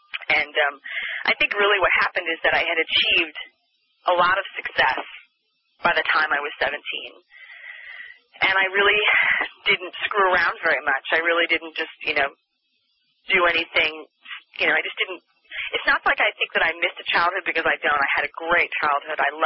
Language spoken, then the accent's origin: English; Anaheim, California, United States; born there; So what happened is I was born in Anaheim, and women weren't really in private rooms